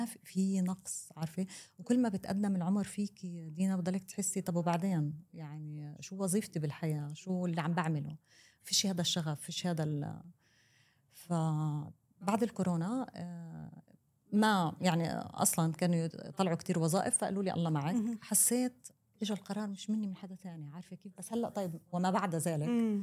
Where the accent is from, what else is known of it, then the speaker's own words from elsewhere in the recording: Palestine; انولدت وعشت بفلسطين وتزوجت عن حب